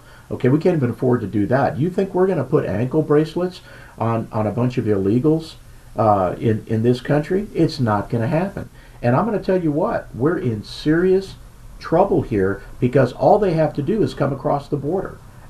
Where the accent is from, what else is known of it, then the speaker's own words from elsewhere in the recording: California, United States; and we came from California where this was just very evident